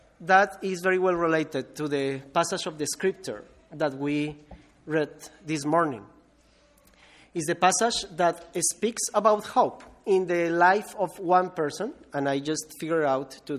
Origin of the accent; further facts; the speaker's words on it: Colombia; English is a second language; between the government and the Revolutionary Army of las FARC. So, by the way, as you have noted now, my mother language is not English.